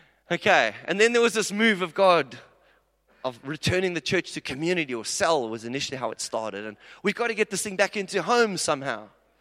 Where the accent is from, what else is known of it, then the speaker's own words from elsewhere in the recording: South Africa; I come from South Africa where crime is huge.